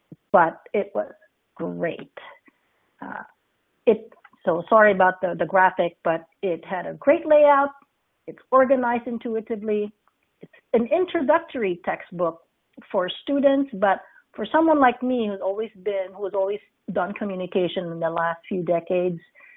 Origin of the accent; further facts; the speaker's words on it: California, United States; I come from Silicon Valley, and San Jose State is just a couple of miles away from my house.